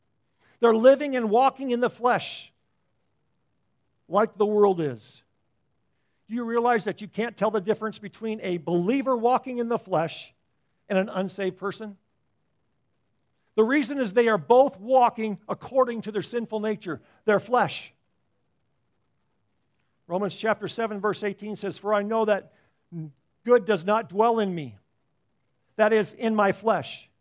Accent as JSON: {"language": "English", "region": "Iowa", "country": "United States", "tie": "born or raised there", "said": "All the infants on the farm, where I grew up in Iowa, on the farm there, every lamb had milk from the mama ewe."}